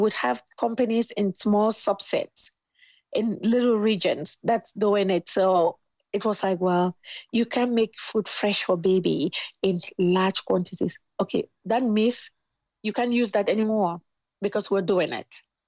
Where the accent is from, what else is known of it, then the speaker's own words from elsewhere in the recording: Cameroon; now in United States; You know, and I'm from Cameroon. And we're looking at each other going, this America is something.